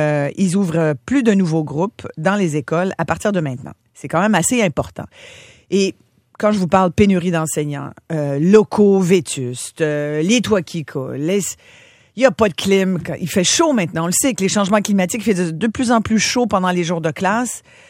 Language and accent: French; Quebec, Canada; Chez nous, au Québec, c'était beaucoup moins que ça